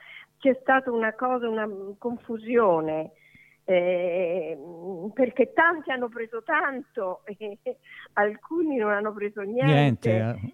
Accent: Rome, Lazio, Italy; sono romana pure io.

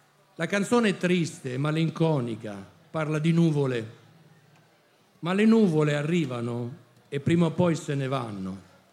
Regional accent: Bari, Apulia, Italy; Io sono di Bari e mi ricordo di aver conosciuto questo ragazzo a Bari molti anni fa.

